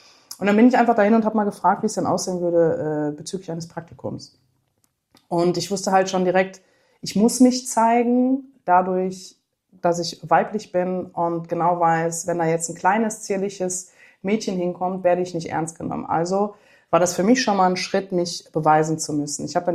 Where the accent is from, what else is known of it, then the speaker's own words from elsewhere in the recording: Düsseldorf, North Rhine-Westphalia, Germany; bin 35 Jahre alt, komme aus Düsseldorf